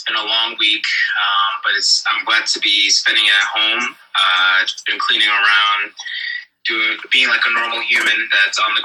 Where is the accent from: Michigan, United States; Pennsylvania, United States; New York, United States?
New York, United States; Queens; So I grew up in Queens, New York, and aviation was never really in my family.